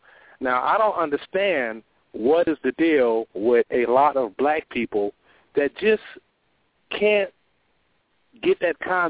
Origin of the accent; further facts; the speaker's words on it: Chicago, Illinois, United States; myself, I'm from Chicago originally, but, you know, I've traveled quite a bit